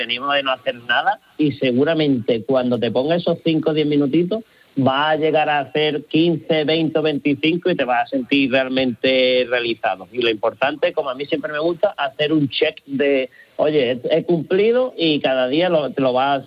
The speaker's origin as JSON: {"language": "Spanish", "town": "Málaga", "region": "Andalusia", "country": "Spain", "said": "yo soy de Málaga y aquí en Málaga llega el momento de quitarte la camisetita y a la playa"}